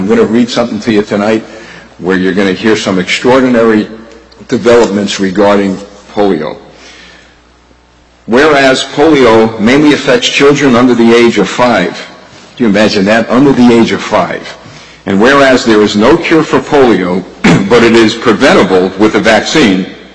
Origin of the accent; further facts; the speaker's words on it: Brooklyn, New York, United States; I remember as a kid growing up in Brooklyn, we had a relative who used to limp around